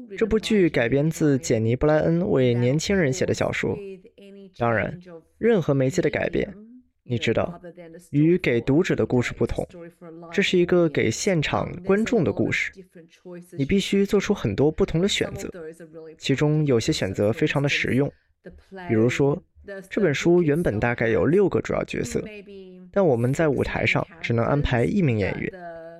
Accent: Australia; 但是通过情感上的真实来突出我们澳大利亚人历史中的残酷现实。

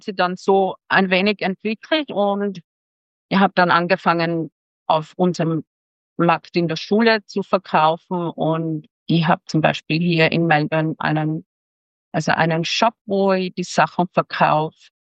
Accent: Austria; ich komme vom Westen, vom Österreich

